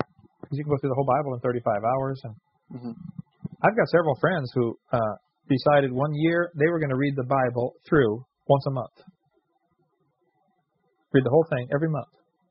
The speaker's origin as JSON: {"language": "English", "town": "East Peoria", "region": "Illinois", "country": "United States", "tie": "born or raised there", "said": "I remember living near Bloomington, Illinois, when I grew up in East Peoria"}